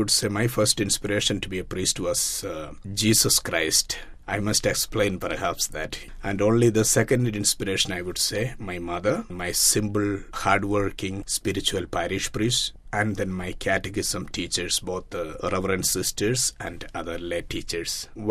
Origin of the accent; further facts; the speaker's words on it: Kerala, India; English is a second language; I belong to the Diocese of Gorakhpur in North India. I hail from Kerala, from the Diocese of Palay. I was born into a family of 7 children